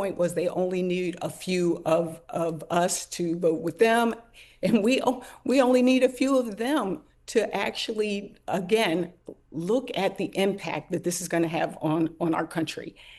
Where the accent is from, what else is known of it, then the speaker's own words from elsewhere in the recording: Philadelphia, Pennsylvania, United States; born there; Well, you know, I was born in Philadelphia.